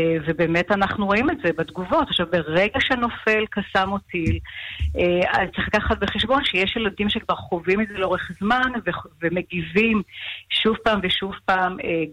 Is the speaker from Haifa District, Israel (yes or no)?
no; Sderot, Southern District, Israel; משפחתי גרה בסדרות, אני נולדתי וגדלתי בסדרות.